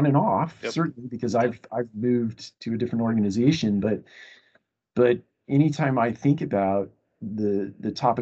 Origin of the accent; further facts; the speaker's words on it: Marion, Ohio, United States; I'm actually from Ohio, Marion, little town